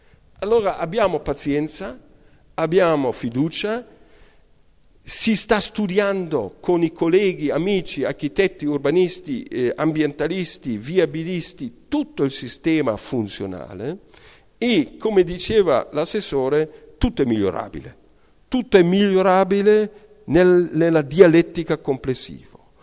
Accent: Germany; Italian is a second language; io da tedesco

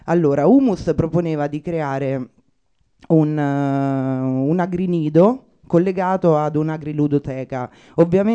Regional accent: Rome, Lazio, Italy; Io sono di Ottavia, sono cresciuta in zona

